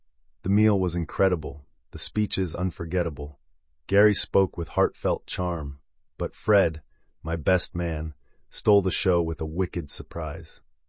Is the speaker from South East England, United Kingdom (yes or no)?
yes; Swanley, South East England, United Kingdom; Growing up in Swanley, we were always out and about, playing football, riding bikes, climbing trees in Farningham Woods.